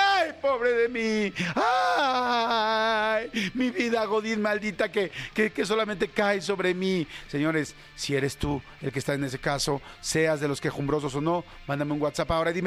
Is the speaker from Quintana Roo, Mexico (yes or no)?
yes; Playa del Carmen, Quintana Roo, Mexico; Hola Jordi … yo soy de Playa del Carmen, trabajo en hotelería